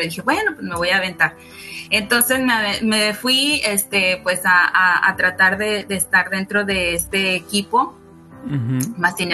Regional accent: San Luis de la Paz, Guanajuato, Mexico; moved away as an adult; now in Dallas, United States; Pues yo soy originaria de Guanajuato, San Luis de la Paz, Guanajuato. Resido ahorita en Dallas, hace ya desde 2021, son como 22 años ya residiendo aquí en Estados Unidos.

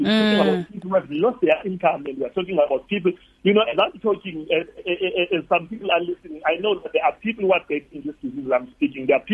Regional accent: Eastern Cape, South Africa; And I'm from Eastern Cape, and I've seen Eastern Cape mainly funerals.

